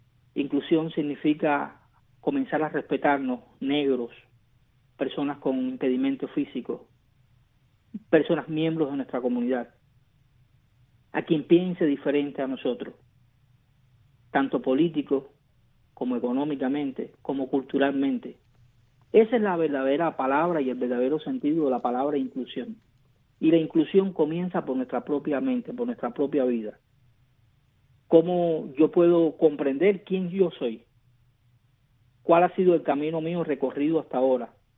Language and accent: Spanish; Santo Domingo, Villa Clara, Cuba; moved away; a mi pueblo, a mi campo, a mi Santo Domingo, ahí en la provincia de Villarreal.